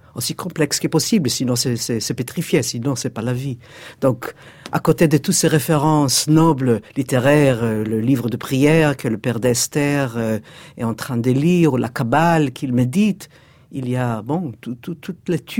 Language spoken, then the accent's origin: French; Tel Aviv, Tel Aviv District, Israel; now in Jerusalem, Israel; Et moi, que j'ai grandi à Tel Aviv, bien que j'habite maintenant à Jérusalem, j'ai gardé toujours la nostalgie et ce sentiment dans la peau.